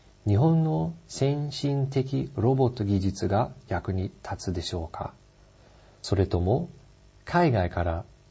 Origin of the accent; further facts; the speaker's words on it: Germany; Japanese is a second language; now in Japan; ドイツにある私の実家では3世代が同じ家に住んでいました。私と姉、両親、そして父方の祖父母です。